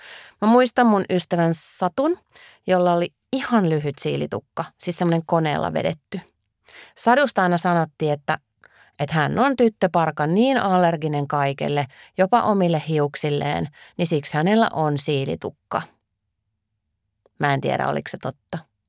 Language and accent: Finnish; North Karelia, Finland; Sellaisia naisia ei meillä päin Pohjois-Karjalassa asunut.